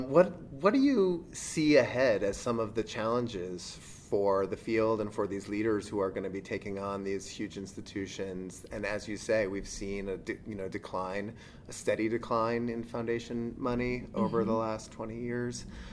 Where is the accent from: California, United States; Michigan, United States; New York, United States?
California, United States; I'm from the Bay Area, and one of the things that the tech world has been teaching the Bay Area is